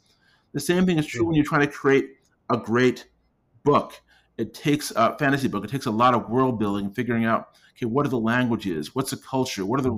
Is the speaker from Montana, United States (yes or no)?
no; Brockport, New York, United States; also born or lived in Kingston, Jamaica; Now, I was born in Kingston, Jamaica, but I grew up in Brockport, New York, which is a small town. It's a suburb of Rochester, New York, which is a small city.